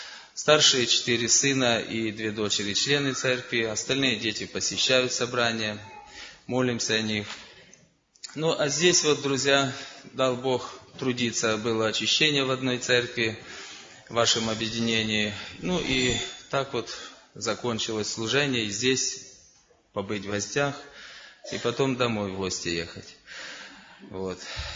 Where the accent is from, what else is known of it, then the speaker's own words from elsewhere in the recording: Verkhnodniprovsk, Dnipropetrovsk Oblast, Ukraine; я с Украины. Там есть у нас город Верхнеднепровск в Днепропетровской области. Небольшой город, 20 тысяч населения.